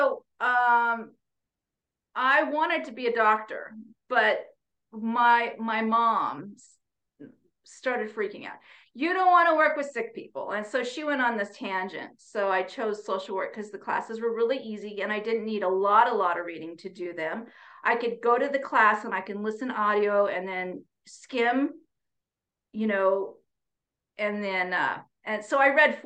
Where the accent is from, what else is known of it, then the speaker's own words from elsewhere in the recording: Idaho, United States; Yeah, we grew up in the Snake River Canyon. So that's where Evel Knievel jumped the Snake River Canyon.